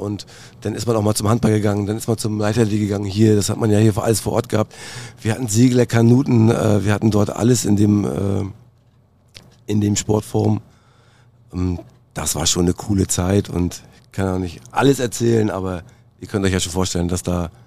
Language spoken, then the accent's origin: German; Mecklenburg-Vorpommern, Germany; Ich komme aus Nabucco, das ist eine Kleinstadt zwischen Doberan und Wismar. Bin aber hier im Hotel Sportforum im Internat groß geworden.